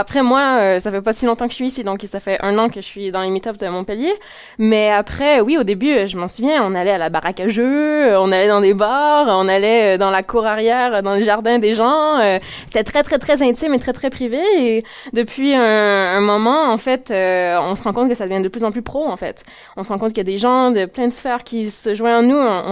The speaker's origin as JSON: {"language": "French", "town": "Montreal", "region": "Quebec", "country": "Canada", "said": "mon cas à moi est un peu particulier parce que je viens de Montréal, en fait."}